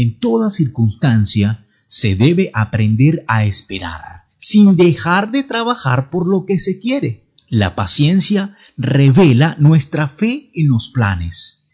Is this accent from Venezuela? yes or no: yes; Venezuela; now in Colombia; desde que llegué a esta tierra hermosa de Colombia como inmigrante venezolano